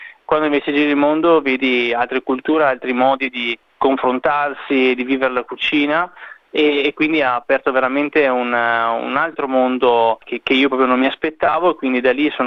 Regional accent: Marano Vicentino, Veneto, Italy; sono partito da Marano Vicentino, che è il mio paese nativo, con 10.000 abitanti

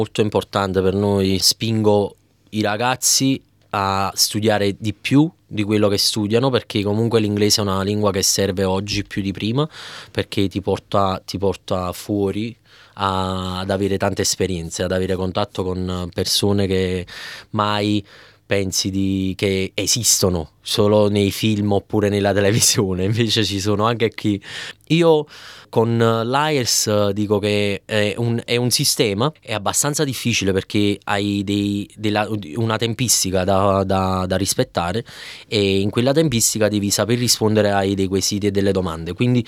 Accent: Naples, Campania, Italy; moved away as an adult; now in Australia; da una buona napoletano, da partenopeo

